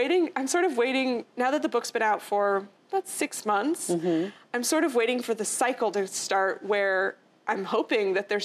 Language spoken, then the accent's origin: English; West Coast, United States; Because I grew up on the West Coast